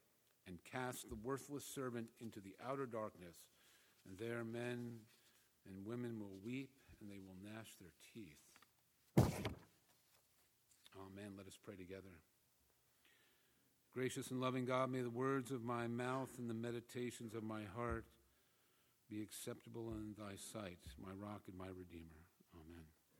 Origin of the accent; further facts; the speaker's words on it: Katonah, New York, United States; when the Methodist minister in my hometown over the border in Katona did my brother's wedding